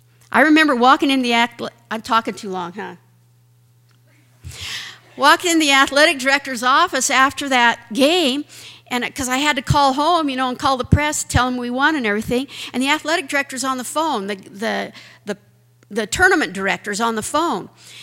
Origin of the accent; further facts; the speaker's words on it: Utah, United States; I grew up in Utah, and my parents had to make me go to firesides.